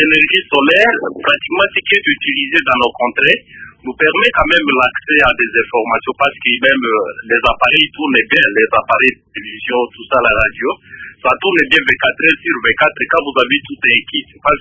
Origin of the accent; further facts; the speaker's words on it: DR Congo; chez nous au Congo, nous n'avons pas la culture de garder les atouts que nous avons.